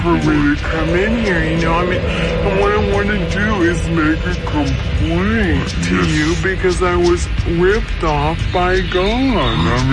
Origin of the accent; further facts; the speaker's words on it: Midwest, United States; And, you know, I believe him because I'm from the Midwest and my mom brought me up to believe what people tell me, man